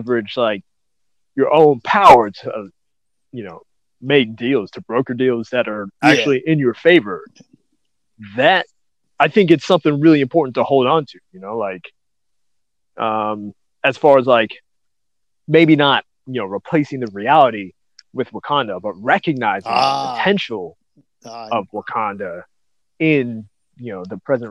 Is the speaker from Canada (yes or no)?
no; Ghana; So, like, I'm not Congolese, but I am Ghanaian.